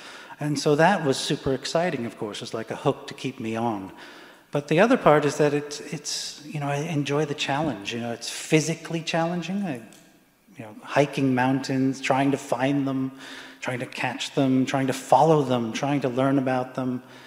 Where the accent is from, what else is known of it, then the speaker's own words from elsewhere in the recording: England, United Kingdom; born there; I was born in England, and you know, a successful, what I call a successful collaboration, American English collaboration. My father was a U.S. military stationed over there, and met my mother